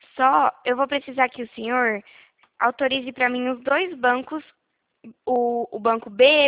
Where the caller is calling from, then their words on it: Santa Bárbara, São Paulo, Brazil; Aqui de Santa Bárbara, no interior de São Paulo.